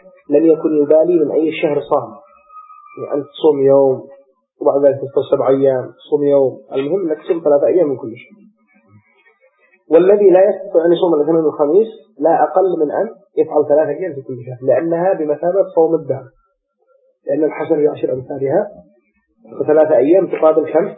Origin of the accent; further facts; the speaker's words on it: Yemen; عندنا في اليمن يقول بصوم نص التنبيه